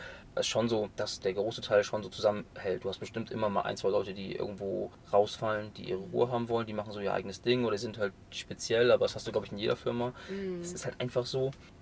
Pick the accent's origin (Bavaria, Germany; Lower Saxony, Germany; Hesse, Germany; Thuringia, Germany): Lower Saxony, Germany; Kutenholz; ich komme ja aus Kutenholz und ist ja auch im Landkreis Stade